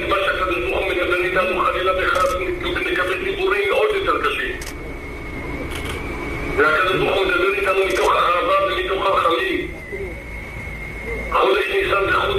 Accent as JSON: {"language": "Hebrew", "town": "Bat Yam", "region": "Tel Aviv District", "country": "Israel", "tie": "born or raised there", "said": "לפני 50 שנה כשהייתי ילד קטן בבת ים"}